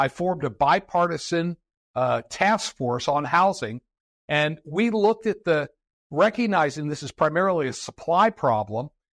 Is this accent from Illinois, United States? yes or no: no; Pennsylvania, United States; I was a ninth grader growing up in Pennsylvania